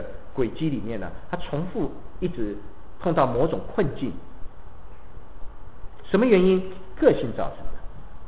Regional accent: Taiwan; 我从台湾来，我跟国内的弟兄姊妹没有隔阂。

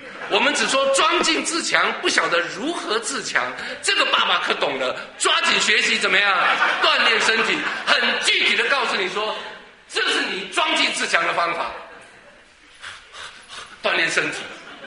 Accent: Taiwan; 这是我在台湾海峡的东岸长大的

